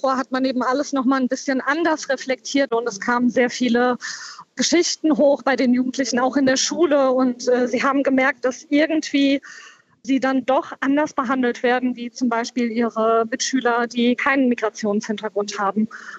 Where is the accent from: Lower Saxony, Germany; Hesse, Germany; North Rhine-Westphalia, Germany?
Hesse, Germany; Hanau; moved away; ich bin in Hanau geboren und aufgewachsen, bin zwar vor 10 Jahren weggezogen, aber meine Familie lebt noch hier